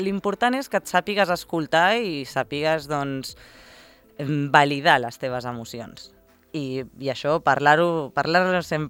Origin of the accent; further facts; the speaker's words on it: Formentera, Balearic Islands, Spain; now in Madrid, Spain; juntant-me amb comunitats de gent del país d'on soc, a Madrid, diguéssim, gent que ha anat de Formentera a Madrid i està estudiant